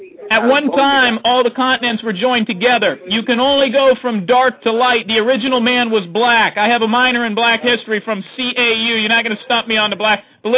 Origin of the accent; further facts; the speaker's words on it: Youngstown, Ohio, United States; accent: twang; Well, you know, I'm originally from Youngstown, Ohio, the south side of that 330 area code. The only city more dangerous is Gary, Indiana, so I got a little bit of twang in the voice trying to lose it, though.